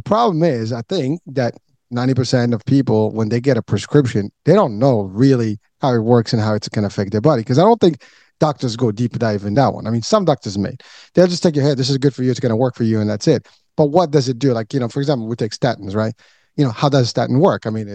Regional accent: Morocco; I'm originally from Morocco.

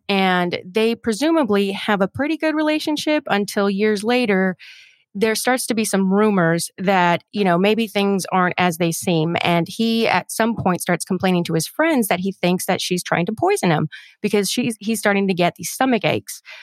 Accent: United States; I'm like, I'm sorry, I'm so American, everybody.

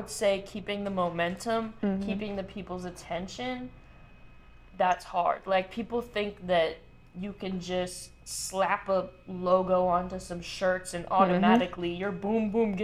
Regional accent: St. Louis, Missouri, United States; now in Memphis, United States; I'm from St. Louis, Missouri. Mm-hmm. I've lived in Memphis for 3 years now.

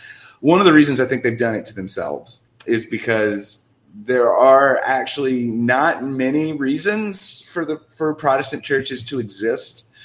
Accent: New Orleans, Louisiana, United States; everybody knows that I grew up in New Orleans

